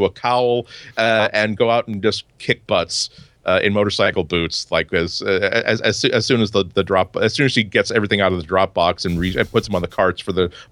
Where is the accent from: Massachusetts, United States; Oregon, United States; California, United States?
Massachusetts, United States; Boston; So, because I grew up in Boston, he grew up in Western Pennsylvania.